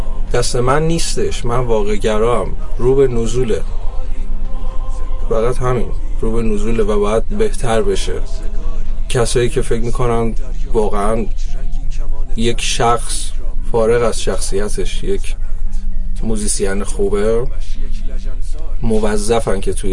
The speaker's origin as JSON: {"language": "Persian", "country": "Iran", "said": "چون ما ایرانی هستیم"}